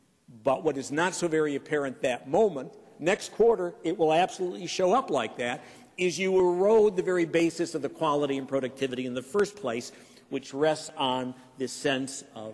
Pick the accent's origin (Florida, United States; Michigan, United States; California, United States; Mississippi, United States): Michigan, United States; Detroit; I'm from Detroit, so I have a certain remembrance of cold winters.